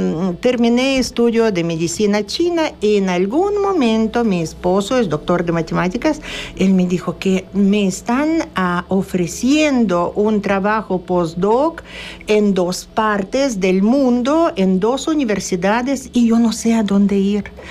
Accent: Kamchatka Krai, Russia; born there; Spanish is a second language; Yo me nací en Península Kamchatka de nacimiento. Soy rusa.

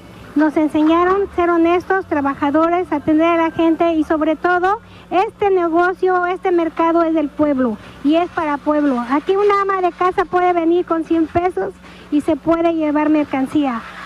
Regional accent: Chamilpa, Morelos, Mexico; Y pues soy de Chamilpa y aquí es una familia, ¿no?

